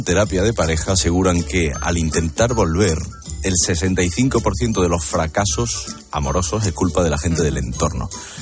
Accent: Estella, Navarre, Spain; Y aquí me estoy escuchando de mi pueblo, de Estella, que me perdone.

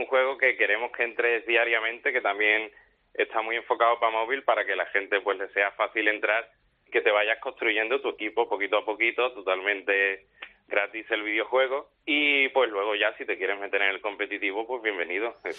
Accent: Seville, Andalusia, Spain; pero somos de Sevilla

